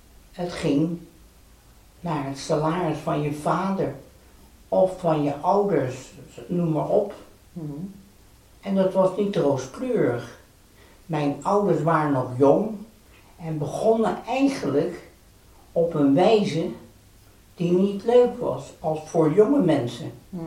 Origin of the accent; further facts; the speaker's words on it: Leiden, South Holland, Netherlands; born there; Ik ben in Leiden geboren